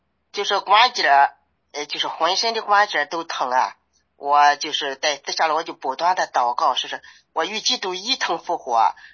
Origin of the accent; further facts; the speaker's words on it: Weifang, Shandong, China; 我是潍坊的牧师，山东。